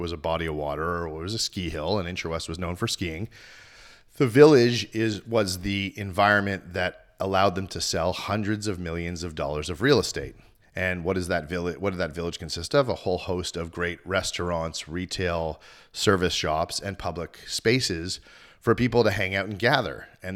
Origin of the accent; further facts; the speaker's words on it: Montreal, Quebec, Canada; growing up in Montreal, which I'm very proud of.